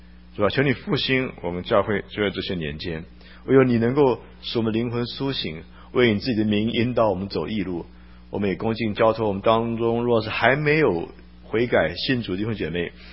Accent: Taiwan; now in North America; 我出生在一个基督徒家庭里面。我是山东人，在台湾出生长大，后半辈在北美。那整个回顾过去的50几年，都是神的恩典，因为我生在一个基督徒的家庭里面。

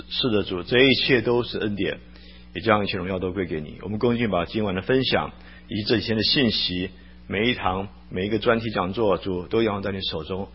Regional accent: Taiwan; now in North America; 我出生在一个基督徒家庭里面。我是山东人，在台湾出生长大，后半辈在北美。那整个回顾过去的50几年，都是神的恩典，因为我生在一个基督徒的家庭里面。

